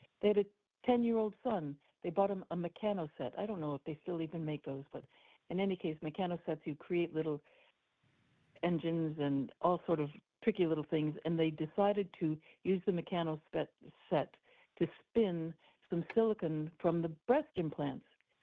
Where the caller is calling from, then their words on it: Fort Myers, Florida, United States; I'm speaking from Fort Myers, Florida.